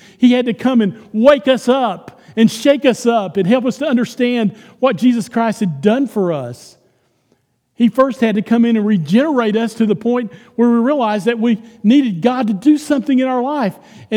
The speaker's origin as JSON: {"language": "English", "region": "Texas", "country": "United States", "tie": "born or raised there", "moved": "yes", "lives_now": "South Dakota, United States", "said": "Texas is where I grew up. But as soon as I had the opportunity, pretty close. Yeah, as soon as I got the opportunity, I came to South Dakota as soon as I could."}